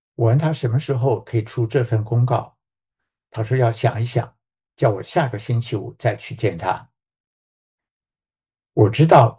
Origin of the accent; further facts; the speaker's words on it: Taiwan; also born or lived in China; now in United States; 我们夫妇两位其实都是在中国大陆出生的，但小时候被父母带去台湾长大，之后就一直留在美国